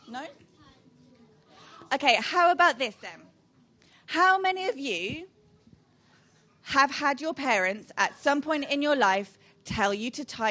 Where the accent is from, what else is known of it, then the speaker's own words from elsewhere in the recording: Purley, London, United Kingdom; So I grew up in Purley, which is just a couple of miles down the road, and our house got flooded.